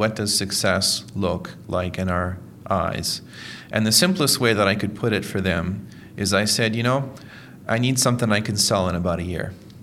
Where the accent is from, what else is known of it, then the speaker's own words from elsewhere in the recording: Moncton, New Brunswick, Canada; I come from Moncton, New Brunswick.